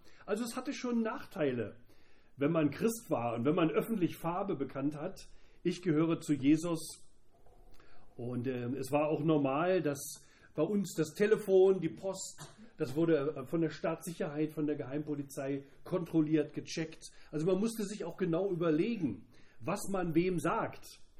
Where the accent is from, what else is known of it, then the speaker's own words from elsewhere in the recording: Berlin, Germany; ich komme aus Berlin, ich bin im Ostteil Deutschlands aufgewachsen, in der ehemaligen DDR.